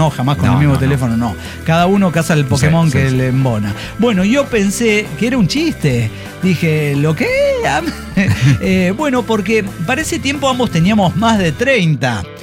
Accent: Ciudad Juárez, Chihuahua, Mexico; moved away; Bueno, aunque ya no vivo ahí hace 19 años, me fui de Juárez.

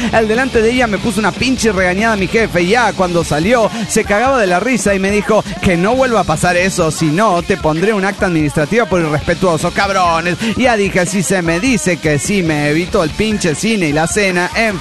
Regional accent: Tarija, Bolivia; Y ahora, en el mes de febrero, retorno a mi tierra, Tarija.

